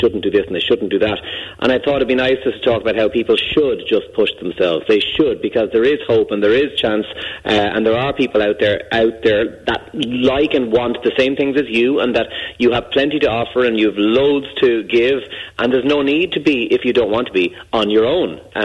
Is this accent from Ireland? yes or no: yes; Ireland; I'm very Irish by saying I'm a bit too warm here in the office.